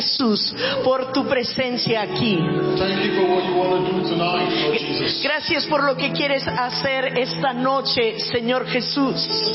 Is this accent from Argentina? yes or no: no; Australia; Especialmente de donde yo vengo. Yo me imagino que en Colombia no sucede, pero en Australia sucede muchísimo.